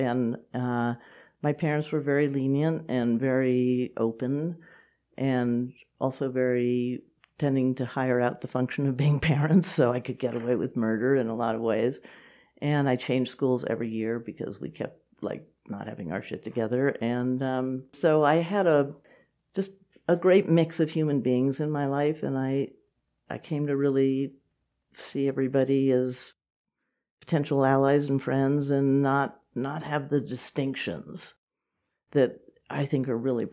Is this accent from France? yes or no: yes; France; growing up in France, it's a very interesting culture